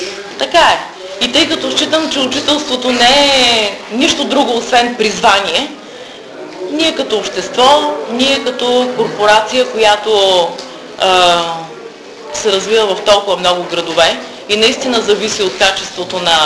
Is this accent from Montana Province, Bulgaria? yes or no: no; Stara Zagora, Stara Zagora Province, Bulgaria; аз искам да заявя като Старозагорка, че лично аз моя принос към моя роден град и към развитието на спорта на този град съм го изпълнила.